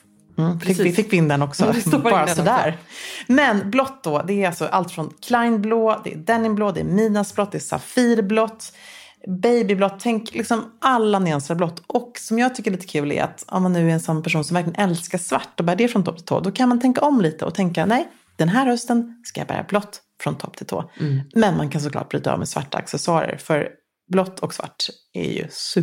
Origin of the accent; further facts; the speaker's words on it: Luleå, Norrbotten County, Sweden; Alltså, jag växte upp i Luleå, liksom.